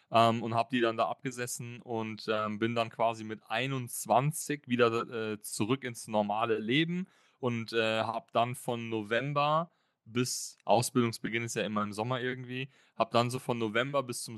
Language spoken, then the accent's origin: German; Bochum, North Rhine-Westphalia, Germany; Also ich bin ganz normaler Bochumer, habe mein Leben lang in Bochum gelebt, bin dort geboren, habe dort meine Schulen besucht